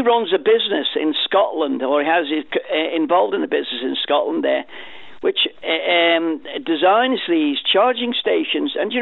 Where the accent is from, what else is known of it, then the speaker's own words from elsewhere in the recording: Isle of Man; listen, I'm born and bred in the Isle of Man, and I don't care what anybody says about that.